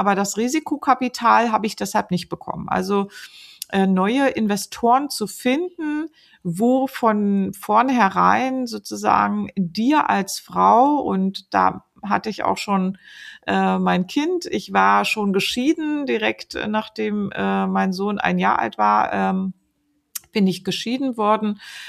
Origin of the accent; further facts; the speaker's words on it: Dessau, Saxony-Anhalt, Germany; also born or lived in Munich; Und wir hatten uns ja dann von München nach Dessau in meinen Heimatort orientiert